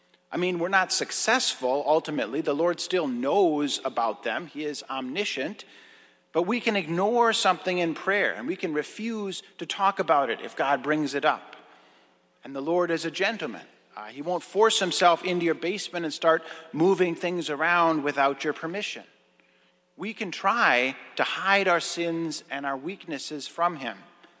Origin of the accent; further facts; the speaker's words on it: Maple Lake, Minnesota, United States; there was a big rainstorm in Maple Lake, my hometown, and it created some problems for my grandpa and grandma's house.